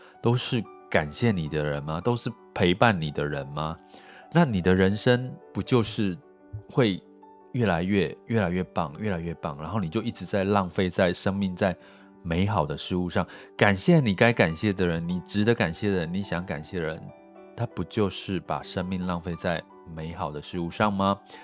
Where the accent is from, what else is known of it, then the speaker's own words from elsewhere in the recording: Taiwan; 这个真的是我们台湾人要真的要引以为傲的